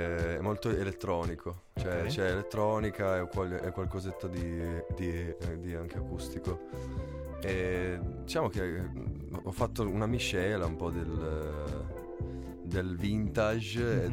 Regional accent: Rosignano Monferrato, Piedmont, Italy; born there; Io dell'alto a Rosignano, Monferrato, in provincia di Alessandria. Mm-hmm. E io sono nato in casa, su una collina

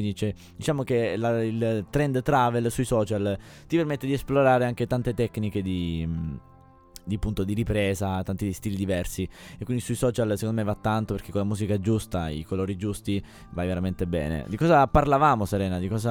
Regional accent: Southern Italy, Italy; Solo perché sono Terrone mi stai dicendo queste cose?

